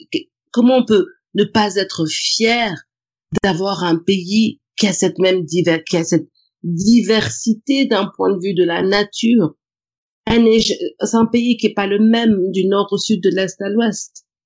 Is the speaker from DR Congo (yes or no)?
yes; DR Congo; now in Europe; Et quand on est à l'extérieur, on est congolais.